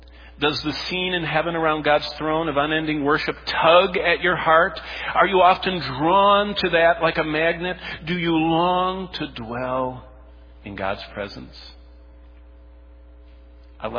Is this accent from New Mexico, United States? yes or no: no; Michigan, United States; when I grew up in the Baptist church in Michigan, fellowship meant pink punch